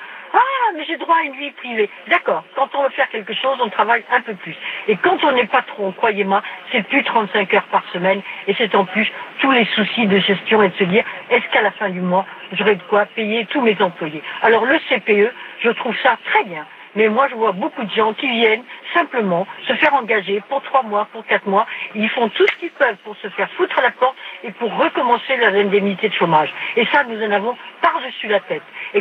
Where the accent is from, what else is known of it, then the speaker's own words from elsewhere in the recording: France; Je suis française, hein